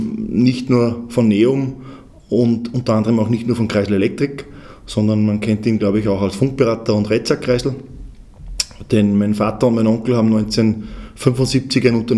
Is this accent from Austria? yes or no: yes; Freistadt, Upper Austria, Austria; born there; in Freistadt geboren und in Freistadt die Neom gegründet. Bin 44 Jahre alt